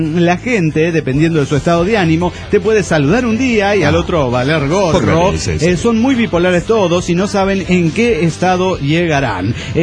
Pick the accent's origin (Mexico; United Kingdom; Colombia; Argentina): Mexico; Matehuala, San Luis Potosí; de Matehuala, San Luis Potosí, México.